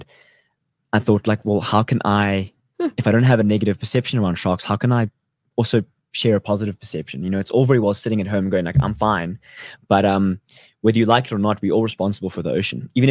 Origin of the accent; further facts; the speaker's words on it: Karoo, South Africa; I'm actually from the Karoo.